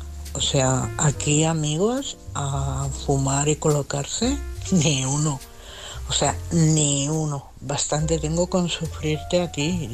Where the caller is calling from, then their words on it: Madrid, Community of Madrid, Spain; de Madrid.